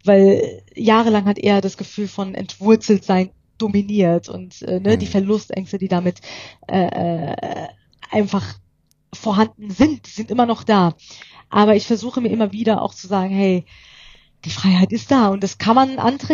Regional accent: Iran; now in Germany; ich bin sehr behütet aufgewachsen im Iran, überbehütet, würde ich sagen, und wir hatten wirklich alles und das drumherum war gesetzt. Mein Opa hat im Iran gelebt, unser schönes Haus und Zuhause, und wir haben quasi das alles aufgegeben und kamen dann nach Deutschland für die Freiheit.

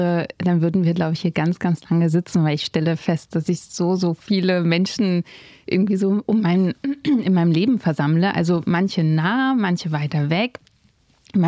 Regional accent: Germany; born there; ich bin in der DDR geboren. Ich bin ja so ein Wendekind. Ich bin ja 1990 im Juli geboren, also gerade noch so DDR-Geburtsurkunde.

